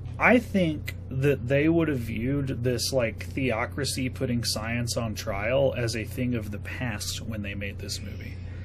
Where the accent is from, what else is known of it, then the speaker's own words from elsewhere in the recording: Texas, United States; Yeah, I mean, that's part of my riot as a Texan.